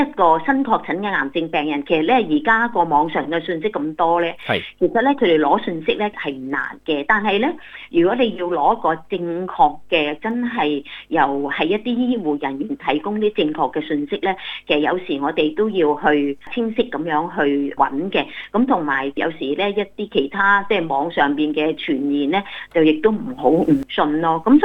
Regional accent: China; 咁我哋啲中国人咧，有好多人都好信任佢。

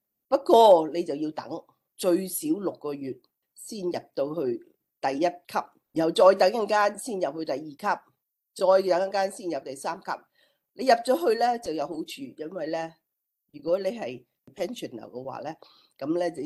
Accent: China; now in Australia; 我哋中国人反而咧觉得啊

